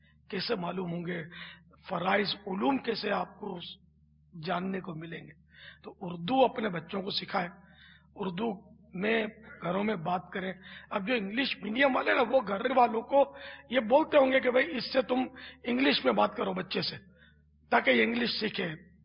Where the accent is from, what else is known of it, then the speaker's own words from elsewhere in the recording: Karachi, Sindh, Pakistan; born there; میں تو یعنی کٹر پاکستانی ہوں. میں اصلاً نسلاً یوں کہتے ہیں کہ میری پیدائش جو ہے نا یہ باب المدینہ کراچی میں ہوئی ہے. میری جائے ولادت, میرا برتھ پیلس کراچی ہے, پاکستان. میں یوں پاکستانی ہوں.